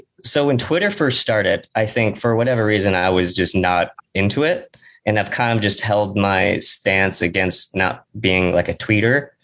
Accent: Michigan, United States; also born or lived in South Korea; Michigan, South Korea, if we're going way back, but Michigan. I grew up in Michigan.

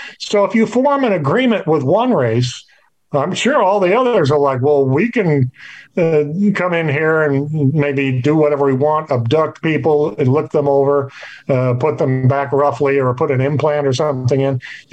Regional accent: Cape Girardeau, Missouri, United States; as reputed to have crashed in my hometown of Cape Girardeau, Missouri in April of 41.

